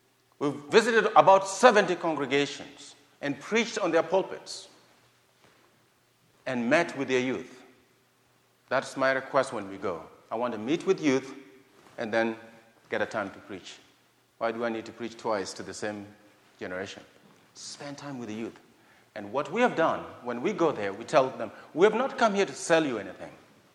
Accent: Kenya; when I was growing up in Kenya, they used to say something like this

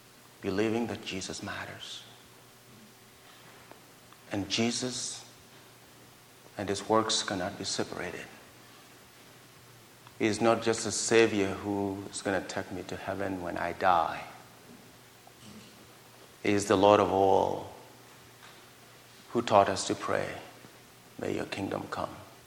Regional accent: Kenya; when I was growing up in Kenya, they used to say something like this

